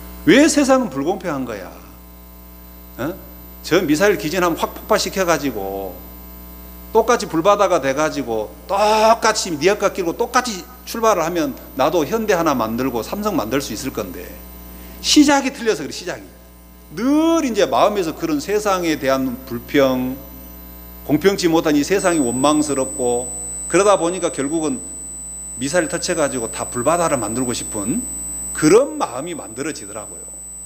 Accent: Beolgyo, South Jeolla, South Korea; 제가 예수님을 만나기 전에 저는 시골에서 태어나고 자랐습니다. 제가 고향이 보성 벌교인데, 여기 벌교분들 몇 분 계시더라고요. 벌교인데 그 산자락에, 저희 집은 이렇게 이제 그 산자락에 있는데, 우리나라 최남단 미사일 기지가 있는 그 기지 산자락에

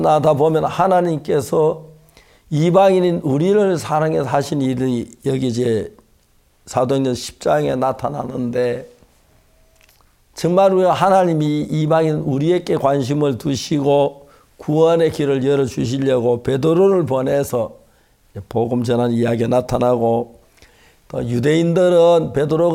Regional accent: South Korea; 저는 한국 사람입니다.

